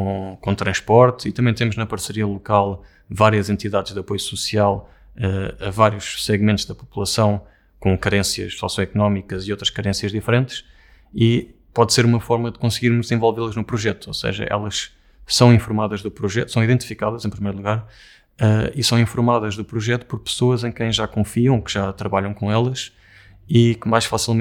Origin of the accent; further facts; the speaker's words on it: Lisbon, Portugal; o bairro Telheiras, onde eu cresci, onde vivi quase toda a minha vida